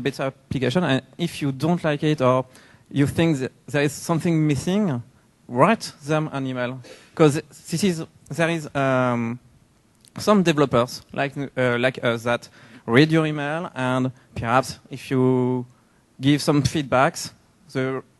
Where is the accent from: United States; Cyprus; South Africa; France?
France; English is a second language; I come from France and there is some guys here.